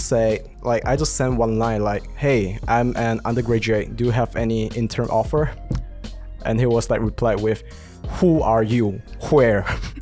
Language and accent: English; Malaysia; I'm actually from Malaysia.